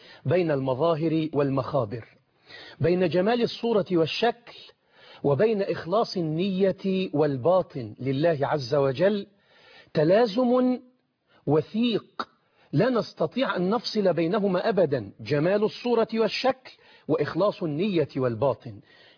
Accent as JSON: {"language": "Arabic", "country": "Egypt", "said": "بلدنا مصر"}